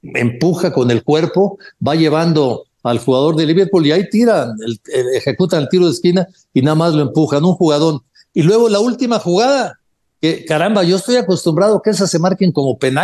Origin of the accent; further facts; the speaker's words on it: Mexico; Lo que me llama poderosamente la atención es cómo somos los mexicanos, ¿no?